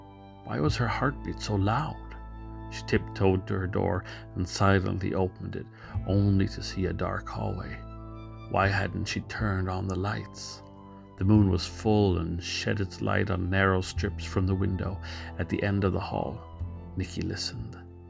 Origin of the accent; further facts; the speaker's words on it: United States; now in Sweden; I'm an American living in Scandinavia. My dad's Swedish, so I mean I have the Swedish heritage